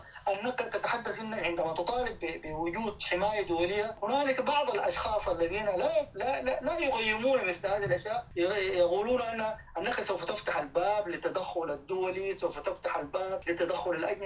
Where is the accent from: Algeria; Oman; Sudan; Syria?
Sudan